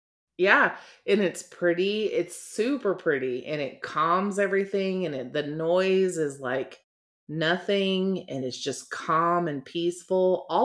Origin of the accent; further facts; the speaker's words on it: Texas, United States; Growing up in Texas, yes, it was hot. And I saw snow like maybe once or twice as a kid.